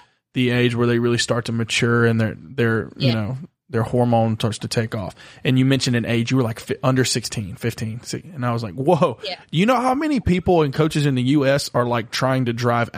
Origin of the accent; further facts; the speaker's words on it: United States; and I'm American